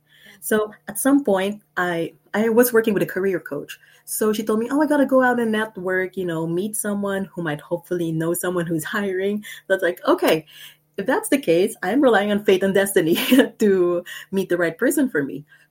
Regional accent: Philippines; I'm Filipina, and yeah, I've been writing since I was a kid

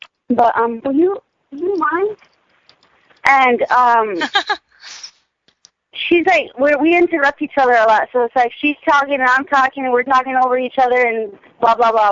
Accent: Gallup, New Mexico, United States; we're originally from New Mexico, Gallup, New Mexico. My dad is listening right now. So we grew up there

